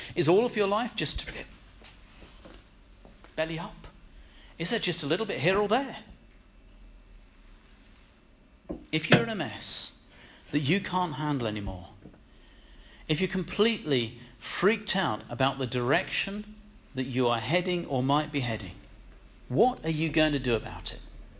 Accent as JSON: {"language": "English", "country": "United Kingdom", "said": "Maybe that's a bit touchy-feely. We're British, sorry."}